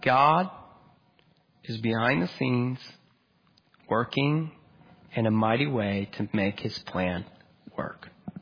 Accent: United States; So, well, they know that I'm American.

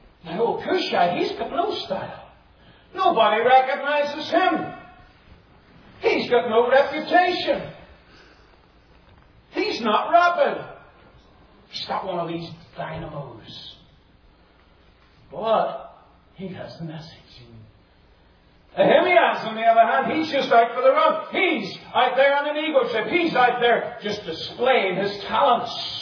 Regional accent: Ireland; There's a preacher growing up in Ireland down the street from us.

